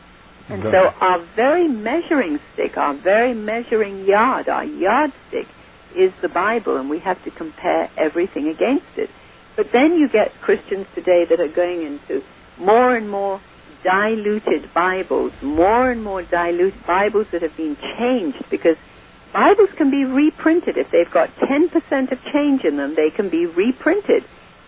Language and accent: English; India; I remember when I was growing up in India, the milkman who only had a cow or two